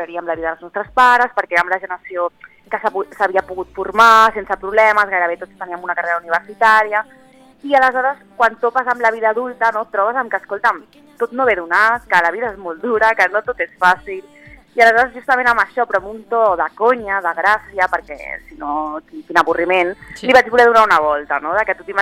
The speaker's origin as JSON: {"language": "Catalan", "region": "Catalonia", "country": "Spain", "first_language": "ca", "said": "jo a casa la meva llengua materna és el català i amb el meu entorn també"}